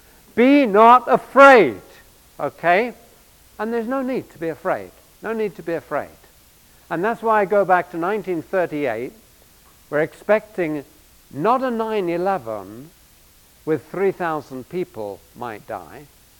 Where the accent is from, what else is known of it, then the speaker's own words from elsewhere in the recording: London, United Kingdom; because I was born in 1946, and so I grew up playing, I'm a Londoner, I grew up playing in air raid shelters and underground bunkers.